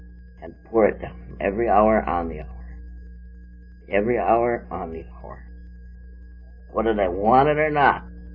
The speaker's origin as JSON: {"language": "English", "country": "Ireland", "tie": "born there", "said": "But you see, I was born in Ireland."}